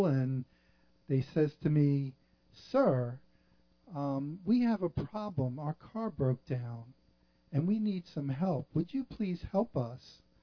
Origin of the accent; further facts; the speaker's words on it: Brooklyn, New York, United States; We come from Brooklyn, New York. I said, oh, that's where I'm from.